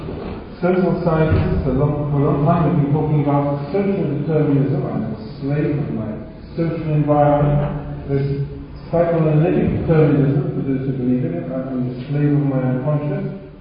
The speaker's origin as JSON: {"language": "English", "region": "England", "country": "United Kingdom", "said": "So I'm English."}